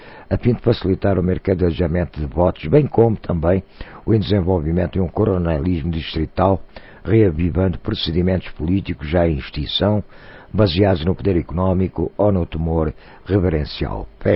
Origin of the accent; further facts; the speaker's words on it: Brazil; Todos nós somos brasileiros, somos iguais e todos nós temos os mesmos direitos e deveres.